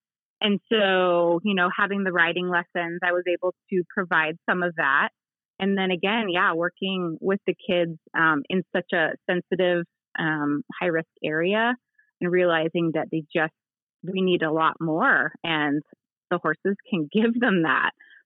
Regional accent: Scottsdale, Arizona, United States; I grew up actually in Scottsdale, Arizona. I was there. We moved out there when I was four. So I pretty much was raised in Scottsdale. And then we came out here in 2015.

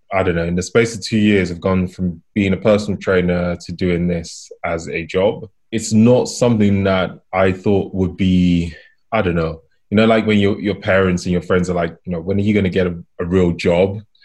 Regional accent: Nigeria; I'm Nigerian

